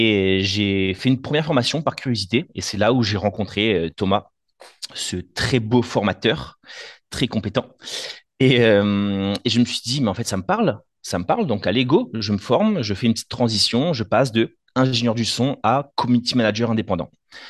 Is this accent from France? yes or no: yes; Le Tampon, Réunion, France; moved away as an adult; je suis natif de La Réunion, du Tampon. Je suis rapidement arrivé en métropole, début de vingtaine d'années.